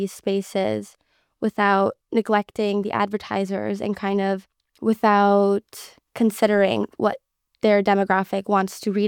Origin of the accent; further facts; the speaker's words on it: Ontario, Canada; Yeah, I mean, growing up in the Greater Toronto Area